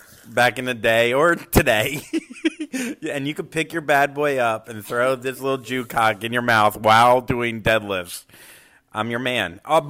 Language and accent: English; Port St. Lucie, Florida, United States; growing up, where I grew up in Port St. Lucie, Florida, there were no Jews.